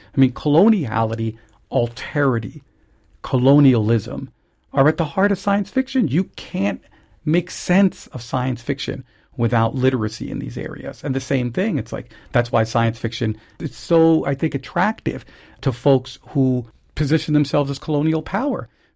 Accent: Santo Domingo, Distrito Nacional, Dominican Republic; I just simply say that when I was growing up in Santo Domingo

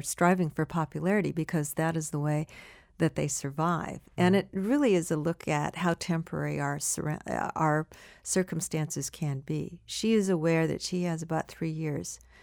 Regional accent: United States; I wanted an American in part because I am an American

